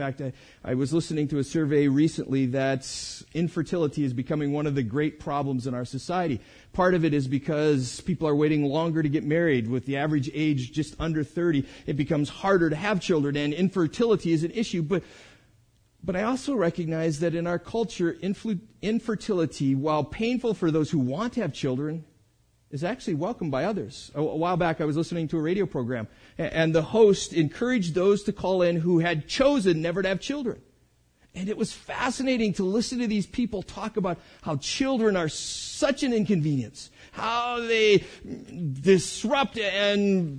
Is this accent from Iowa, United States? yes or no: yes; Victor, Iowa, United States; I used to say Victor, and that follows up a second question. Where's that? So I've taken a new approach now. I come from a town in the hill country of Iowa.